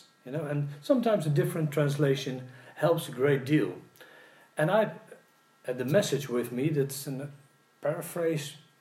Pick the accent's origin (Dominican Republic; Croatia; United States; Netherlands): Netherlands; English is a second language; And I'm a native of the Netherlands, born and raised there. So English is my second language.